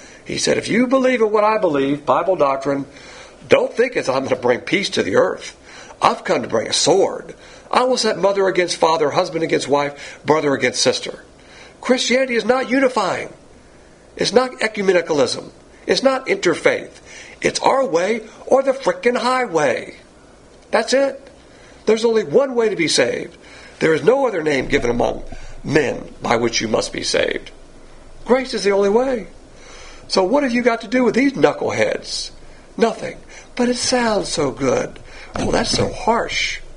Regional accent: the South, United States; That's the worst type of lie you can have as a Southerner.

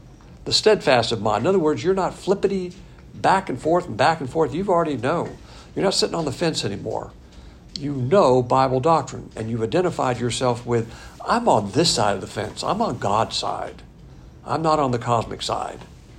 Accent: the South, United States; I know I'm from the South, but I talk so fast sometimes when I get excited.

